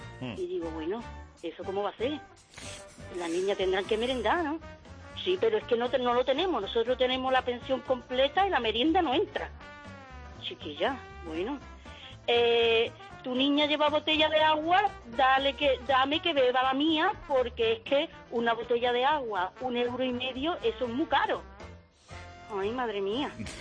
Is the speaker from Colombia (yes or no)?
no; Malaga, Andalusia, Spain; somos de aquí de Málaga